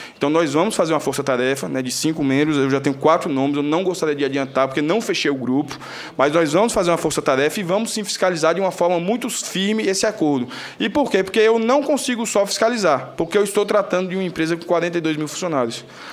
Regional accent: Brazil; Nós devemos deixar, como brasileiros, de ter alguns complexos.

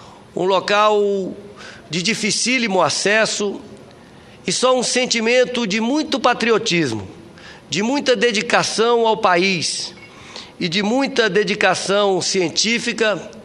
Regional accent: Brazil; orgulhoso, como brasileiro

